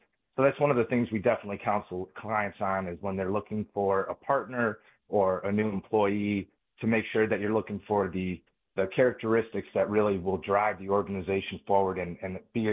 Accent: Michigan, United States; Michigan State's always been close to my heart of growing up in Michigan.

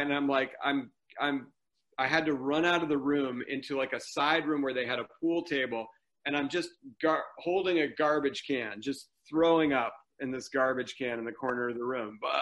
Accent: Boston, Massachusetts, United States; So I happen to be, I'm from the Boston area.

